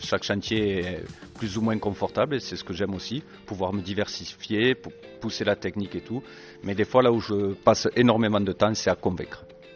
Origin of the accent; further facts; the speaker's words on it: Olemps, Occitanie, France; Alors j'ai grandi à Olemsk, juste à côté de Rodez. Je suis parti un petit peu ailleurs, voyager et tout, et maintenant je revis à Olemsk.